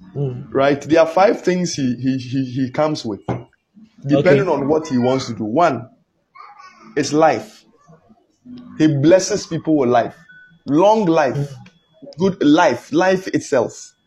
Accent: Ghana; born there; Even if you dash it to me, I won't take it. Because I know why I was born in Ghana.

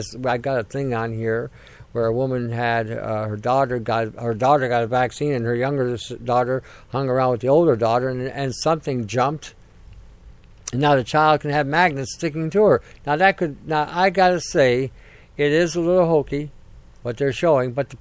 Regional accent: United States; now in Canada; I was at the time growing up in the United States and then later on I came to Canada.

